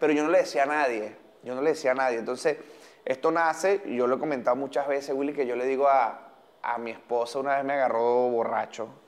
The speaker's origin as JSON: {"language": "Spanish", "region": "Barinas", "country": "Venezuela", "said": "pero yo orgullosamente vengo de Barinas"}